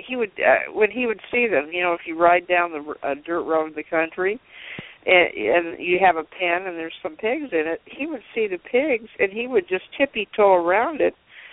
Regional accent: Iowa, United States; I grew up in Iowa. Okay, and most of my friends were farmers, and I grew up in a small town in Iowa

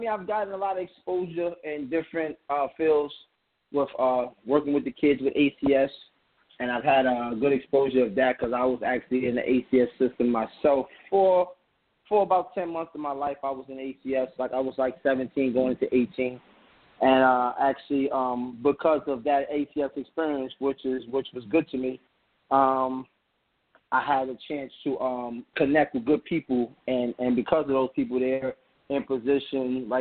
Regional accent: Harlem, New York, United States; You know, I'm from Harlem.

